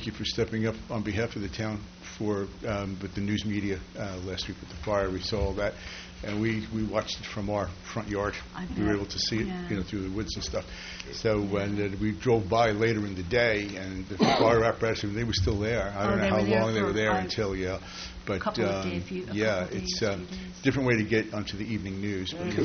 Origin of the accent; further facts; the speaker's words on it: New York, United States; And I mean, I grew up in New York, and we had a lot more people on my street than we have on Nerco Road.